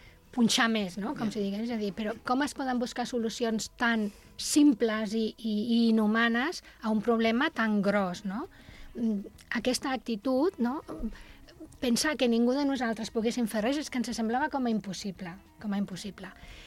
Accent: Barcelona, Catalonia, Spain; que sóc de Barcelona, recordo els moviments dels anys 80

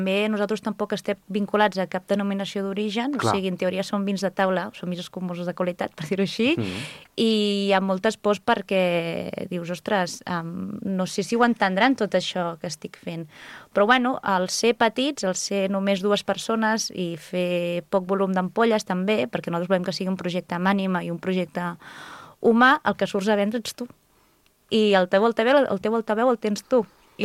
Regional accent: Sant Sadurní d'Anoia, Catalonia, Spain; jo sóc filla de Sant Sadurní, sóc filla de cavistes, les Caves Esmel, de molts anys

